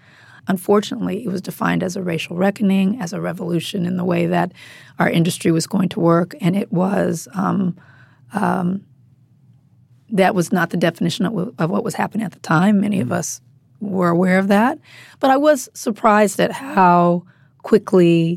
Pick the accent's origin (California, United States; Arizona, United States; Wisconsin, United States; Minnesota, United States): California, United States; Compton; I grew up in Compton.